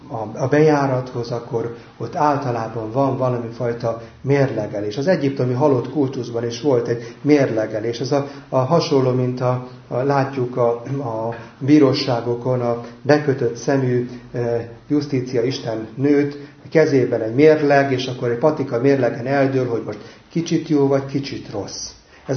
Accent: Veresegyház, Pest, Hungary; a feleségemmel mi Veresegyházon nőttünk fel

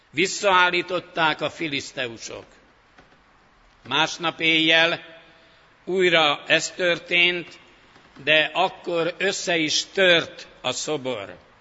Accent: Budapest, Hungary; Kevés kivétellel majdnem mindenki tudja, hogy itt születtem, itt ennek a templomnak alaksorában kereszteltek meg, itt konfirmáltam. Lelkipásztori szolgálatomat is itt kezdtem, de azután 14 évig vidéken végeztem munkámat. Amikor hazahívott a gyülekezet ide Csillaghegyre

